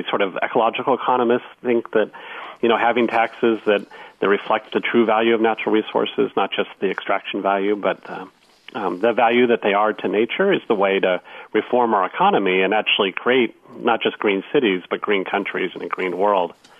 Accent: California, United States; I grew up in California, too. I grew up in the Bay Area and grew up in the suburbs

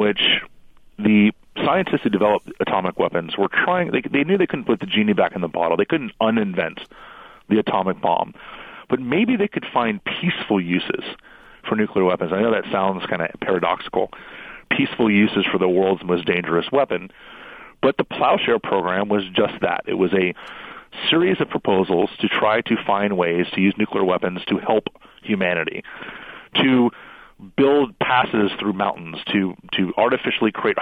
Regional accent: Miami, Florida, United States; I'm from Miami. I've lived through 12 hurricanes in Miami.

